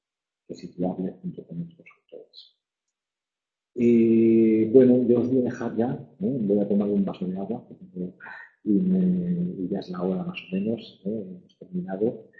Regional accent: Las Palmas, Canary Islands, Spain; now in Madrid, Spain; soy de Las Palmas.

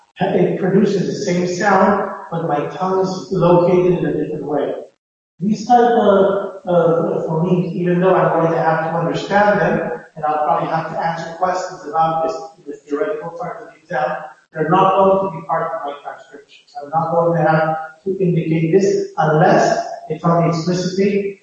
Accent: United States; And for example, this word, I'm American, I would pronounce bar.

